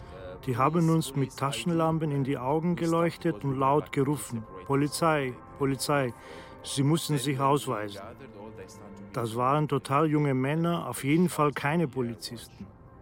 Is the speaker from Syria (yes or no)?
yes; Syria; bitte sagen Sie mir die Wahrheit, Sie sind Syrer, oder? Ich habe es dann zugegeben.